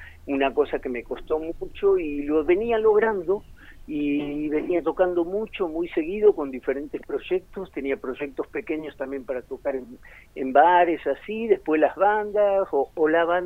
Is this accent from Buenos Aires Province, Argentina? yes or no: no; El Bolsón, Río Negro, Argentina; 12 integrantes son de Puelo y 3 somos de Bolsón